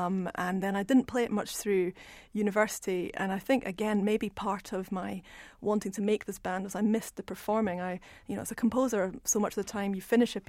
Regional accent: Edinburgh, Scotland, United Kingdom; I grew up in Edinburgh

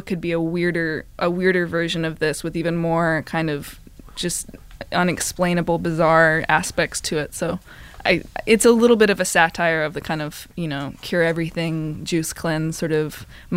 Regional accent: Mississippi, United States; I'm actually from Mississippi, yes.

